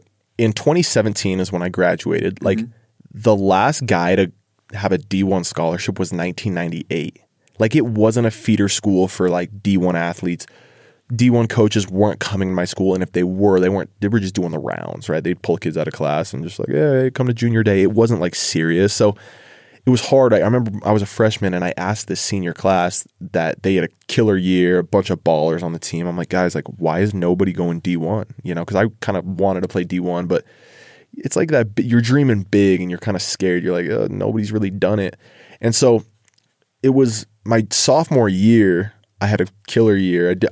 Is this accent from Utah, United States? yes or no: yes; Holladay, Utah, United States; Yeah, Jason, it was fun growing up in Holiday. So I actually grew up playing Skyline football, right?